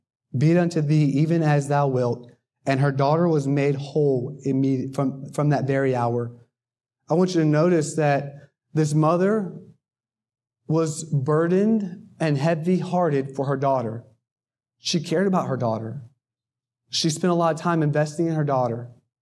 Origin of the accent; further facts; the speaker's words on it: North Carolina, United States; See, I grew up in North Carolina, went to church every Sunday as a little boy, started going to church at 4 years old.